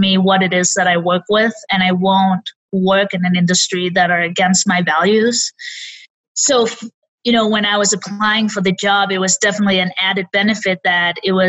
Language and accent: English; Denmark; moved away as an adult; now in United States; So I am from Denmark, and I've been in the States for about 4 years now.